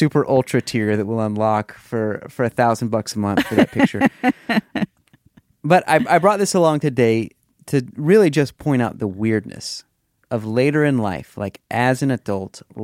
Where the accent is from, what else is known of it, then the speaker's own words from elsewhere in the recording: Missouri, United States; So last year, my sister moved into the house that we grew up in Missouri.